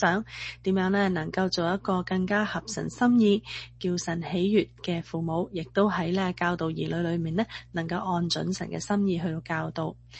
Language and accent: Cantonese; Hong Kong; 咁就係喺我哋香港人呢有一句叫做呢贏在起跑線啦。